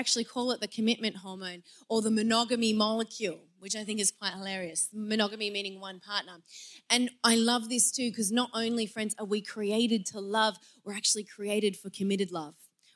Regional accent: Byron Bay, New South Wales, Australia; I love a good heckle because I'm from Byron Bay. We just love a good heckle.

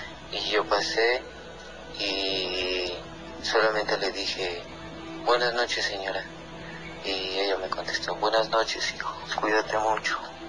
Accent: Naucalpan, State of Mexico, Mexico; soy de aquí de Naucalpan.

